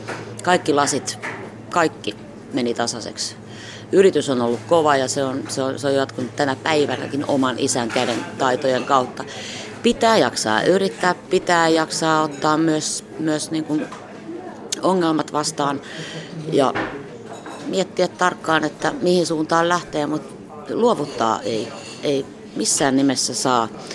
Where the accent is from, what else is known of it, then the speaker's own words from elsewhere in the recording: Hämeenlinna, Kanta-Häme, Finland; mä oon Hämeenlinnasta kotoisin.